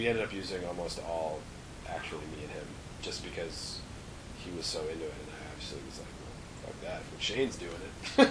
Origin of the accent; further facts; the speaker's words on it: Berkeley, California, United States; I'm from Berkeley, California. It's kind of a California vibe.